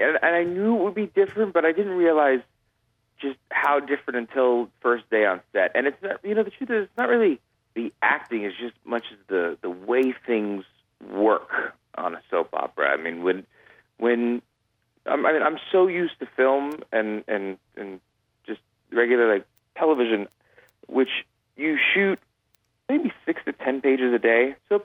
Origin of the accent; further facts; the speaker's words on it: New York City, New York, United States; And I grew up in Brooklyn around all Puerto Ricans and Dominicans